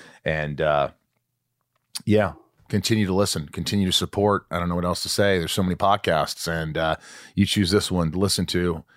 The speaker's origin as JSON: {"language": "English", "town": "Hollywood Hills", "region": "California", "country": "United States", "said": "from the Hollywood Hills in California."}